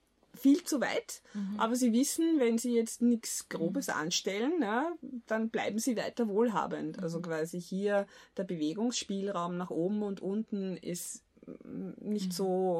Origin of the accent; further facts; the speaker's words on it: Lower Austria, Austria; Ich bin am Land aufgewachsen, also in Niederösterreich.